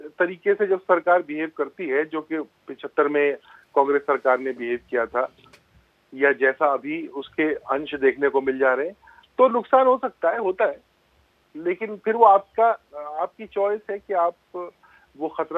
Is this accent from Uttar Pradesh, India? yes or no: yes; Varanasi, Uttar Pradesh, India; also born or lived in Aligarh; मेरी जड़ें हैं, मैं बनारस का रहने वाला हूँ, अलीगढ़ में पढ़ा हूँ